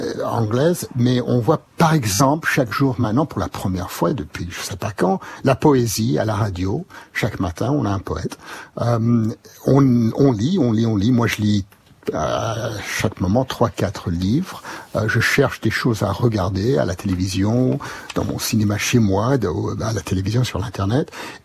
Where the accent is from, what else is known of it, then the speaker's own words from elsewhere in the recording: France; now in London, United Kingdom; Je suis ressortissant français, mais est-ce que j'ai le droit d'aller jusqu'au sud où on a notre maison?